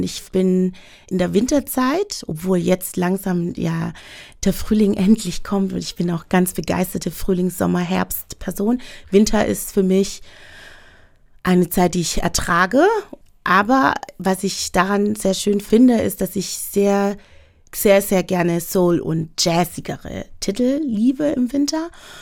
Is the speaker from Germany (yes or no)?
yes; Stuttgart, Baden-Württemberg, Germany; Und ich komme ja aus Stuttgart, ne? Wir wissen ja, Ingenieurstadt, Technikstadt.